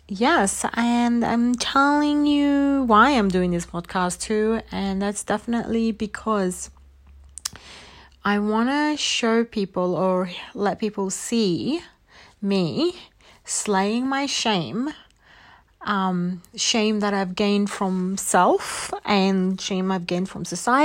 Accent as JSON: {"language": "English", "country": "Australia", "tie": "born or raised there", "also_born_or_lived": "Egypt", "said": "growing up in Australia with immigrant parents, with me immigrant myself, struggling through the who I need to be as an Egyptian and who I need to be as an Australian"}